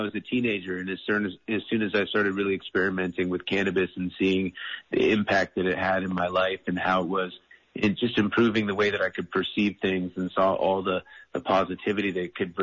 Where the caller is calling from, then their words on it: California, United States; Sure. Yeah, our farm is in southern Humboldt. So we're about, you know, four and a half hours north of San Francisco, just above the Redwoods in southern Humboldt.